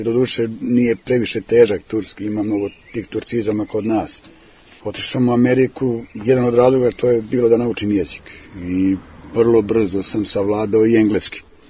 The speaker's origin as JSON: {"language": "Serbian", "town": "Gornji Milanovac", "region": "Šumadija and Western Serbia", "country": "Serbia", "said": "Ja kad sam došao, tretiran sam kao Milanovčanin"}